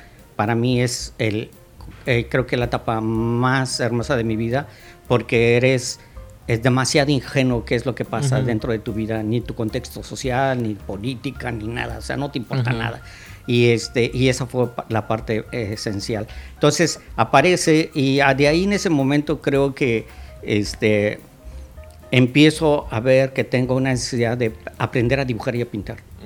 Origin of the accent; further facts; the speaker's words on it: Oaxaca, Mexico; born there; soy nacido en Oaxaca